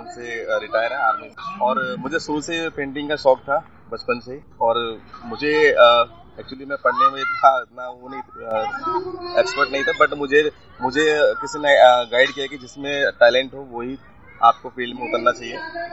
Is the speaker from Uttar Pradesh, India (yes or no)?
no; Bhondsi, Haryana, India; मैं मोस्टली हरियाणा का हूँ और गुड़गांव भोंडसी मेरा गाँव है।